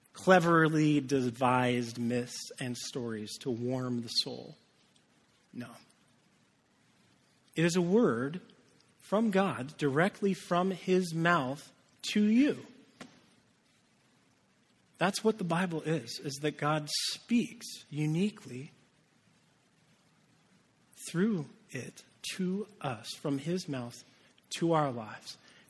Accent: Winnipeg, Manitoba, Canada; born there; I was born in Winnipeg, Manitoba. I'm a Canadian.

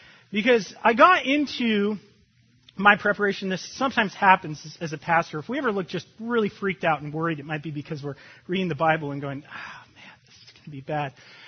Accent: Canada; And I'm Canadian, too, by the way.

